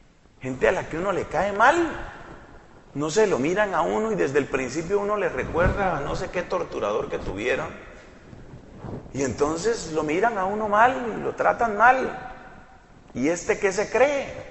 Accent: Colombia; Y yo no he hecho nada, pero soy colombiano.

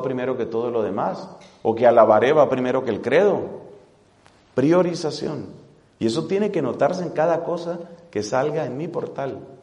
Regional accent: Colombia; decimos en Colombia, mezclilla, decís en España.

